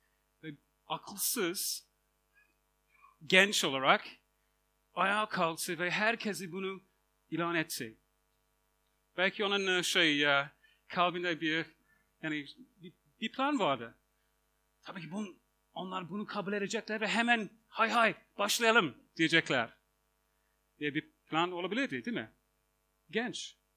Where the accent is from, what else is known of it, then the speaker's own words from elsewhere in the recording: England, United Kingdom; Turkish is a second language; Birinci soru, biliyorsunuz, nerelisiniz? İngilizim diyorum.